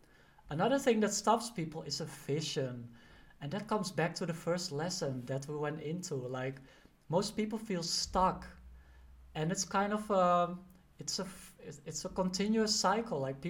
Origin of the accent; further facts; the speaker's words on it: Netherlands; I'm from the Netherlands, and they always say like, oh, just be normal.